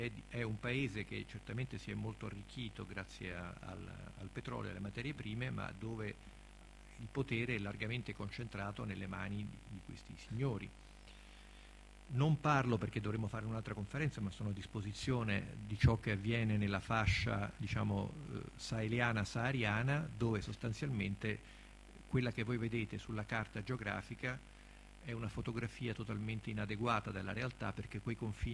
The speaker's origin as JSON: {"language": "Italian", "town": "Rome", "region": "Lazio", "country": "Italy", "said": "anche perché sono di Roma."}